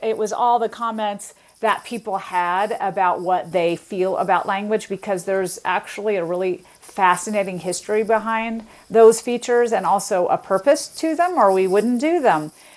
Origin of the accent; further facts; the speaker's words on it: the South, United States; And I grew up in the South, which also has its own accent stuff going on.